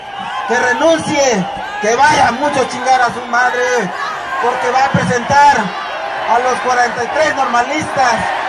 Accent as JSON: {"language": "Spanish", "town": "Tixtla", "region": "Guerrero", "country": "Mexico", "said": "¿De dónde vengo? ¿De dónde son mis raíces? Yo vengo de Tixla, Guerrero"}